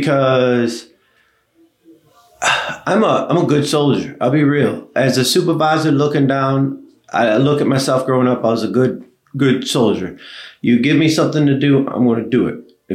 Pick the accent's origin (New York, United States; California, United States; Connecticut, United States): New York, United States; I said I was from New York. I'm from upstate New York. I've been to all the four major cities upstate New York, but I've never been to New York City. I'm country.